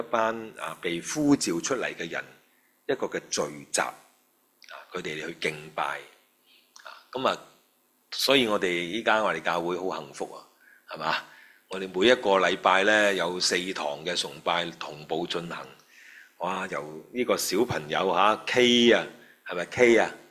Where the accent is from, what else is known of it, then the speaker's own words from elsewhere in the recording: Hong Kong; 我哋香港人都冇得教，即係冇得做